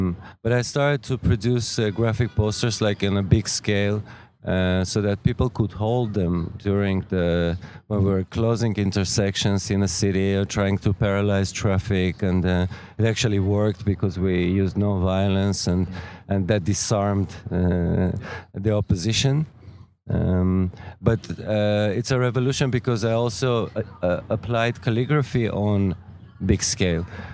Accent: Yerevan, Armenia; And I'm from Yerevan, Armenia.

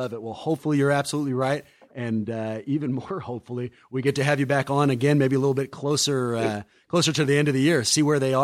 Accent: Oakland, California, United States; No, I'm a white Jew, man. Oh man, I'm just from Oakland.

